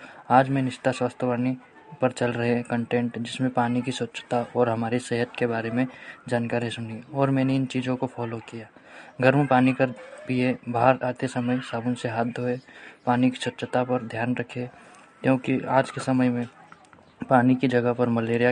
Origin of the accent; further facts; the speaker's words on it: Surgaon Joshi, India; मैं ग्राम सुरगांव जोशी से हूँ।